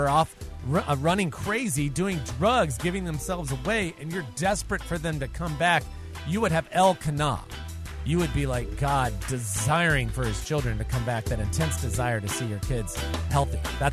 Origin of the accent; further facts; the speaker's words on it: Raleigh, North Carolina, United States; a guy who's calling in from Raleigh, North Carolina, right here in my hometown.